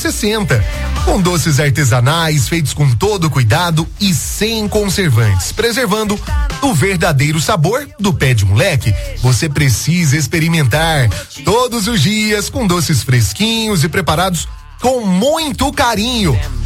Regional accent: Itajubá, Minas Gerais, Brazil; Sou de Itajubá

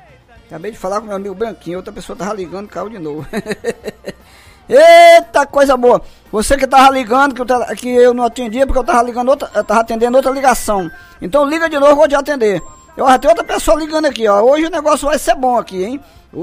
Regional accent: Tarauacá, Acre, Brazil; Meu conterrâneo, nós somos lá de Tarauacá, o seu … e o … aqui do... … do Piseiro.

